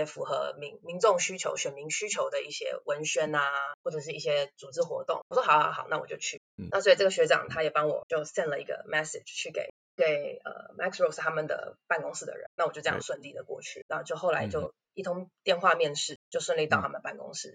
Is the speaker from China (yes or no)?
no; Taiwan; 我说会，我是台湾来的。